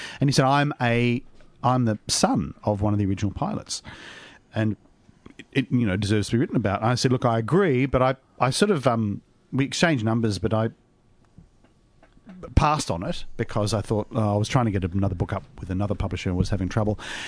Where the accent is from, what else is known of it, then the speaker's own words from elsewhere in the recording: Victoria, Australia; Yarra Valley. That's where I'm from.